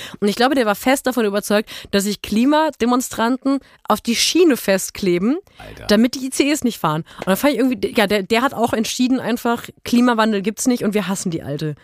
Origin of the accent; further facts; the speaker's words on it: Kempen, North Rhine-Westphalia, Germany; also born or lived in Black Forest; Ich bin in Kempen geboren und in Kempen zum Teil groß geworden und dann in Schwarzwald gezogen. Aber ja. ich kann Kempsch platt.